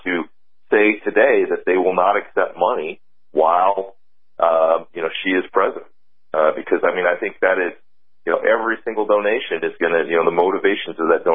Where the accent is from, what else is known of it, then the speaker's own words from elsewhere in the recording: Iowa, United States; including places like New York, the U.S. Virgin Islands, and my home state of Iowa.